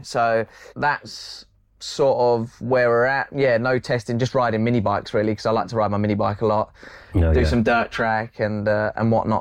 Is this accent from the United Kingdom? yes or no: yes; Dover, South East England, United Kingdom; I'm a lad, like I said. I'm a person from Dover. It's not the most glorious of places, but it's where I was born